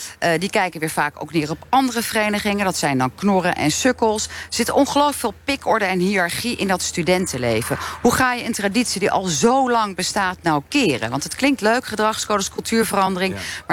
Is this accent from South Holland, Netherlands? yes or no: yes; Rotterdam, South Holland, Netherlands; Nou, kom ik zelf uit Rotterdam.